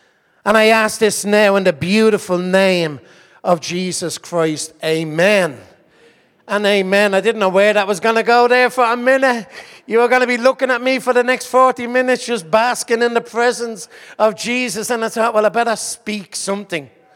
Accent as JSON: {"language": "English", "town": "Dublin", "region": "County Dublin", "country": "Ireland", "said": "I'm from Dublin. Me and my wife run a church called Firebrand Church."}